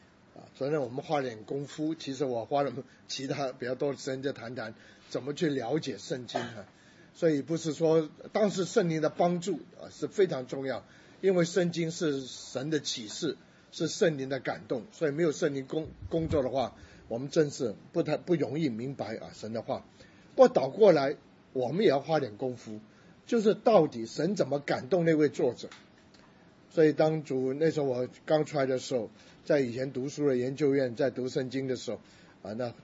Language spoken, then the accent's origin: Chinese; China; 我是中国人